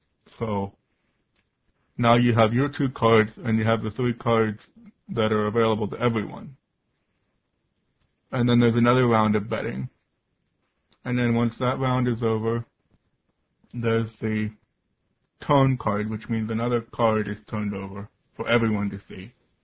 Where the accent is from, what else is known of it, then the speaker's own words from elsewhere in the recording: Pennsylvania, United States; I'm still here in Pennsylvania. I just graduated from college and now living at home here.